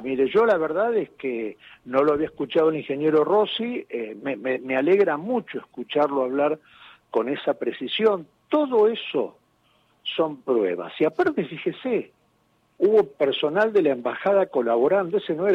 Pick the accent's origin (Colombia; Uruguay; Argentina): Argentina